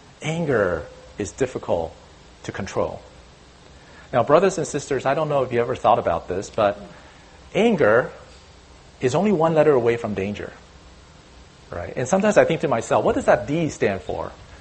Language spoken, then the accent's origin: English; Taiwan; Now, I remember when I was growing up in Taiwan, I read this Chinese folk story.